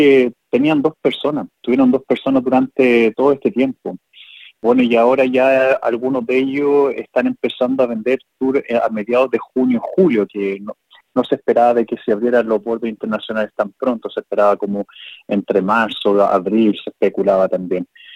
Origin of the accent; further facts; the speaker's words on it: Chile; yo soy chileno